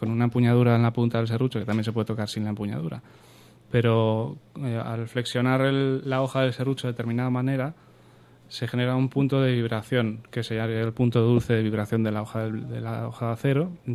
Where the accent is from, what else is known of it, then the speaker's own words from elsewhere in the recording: Galicia, Spain; also born or lived in Basque Country; Yo tocaba en aquel entonces en algunos proyectos de música en Galicia, porque yo soy vasco de nacimiento, pero adoptado en Galicia por parte paterna. O sea, que he estado media vida en un sitio y media en otra.